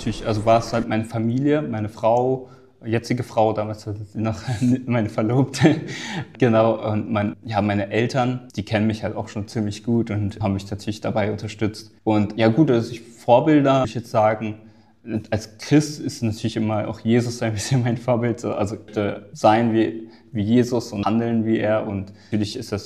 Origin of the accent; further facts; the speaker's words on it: Eimeldingen, Baden-Württemberg, Germany; Genau, ich wohne jetzt in Eimelding, in Lörrach geboren und in Eimelding aufgewachsen